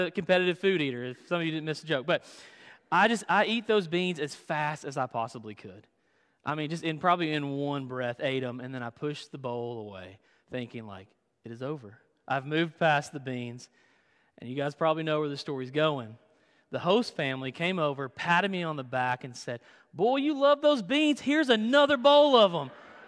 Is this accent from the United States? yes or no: yes; Southern United States, United States; Now, I'm from the South. I love cornbread.